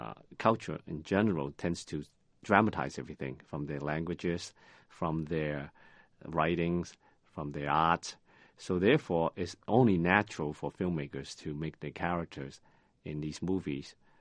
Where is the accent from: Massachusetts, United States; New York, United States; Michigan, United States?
Massachusetts, United States; Boston; Sort of, yes. I grew up in Boston, and my mom teaches martial arts down Lincoln Street.